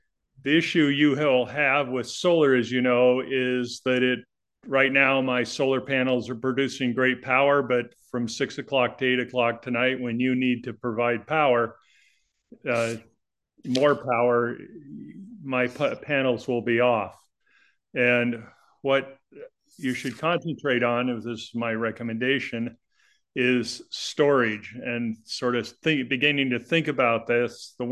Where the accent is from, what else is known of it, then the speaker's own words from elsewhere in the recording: Snohomish, Washington, United States; I'm from Snohomish, and thank you for your public service.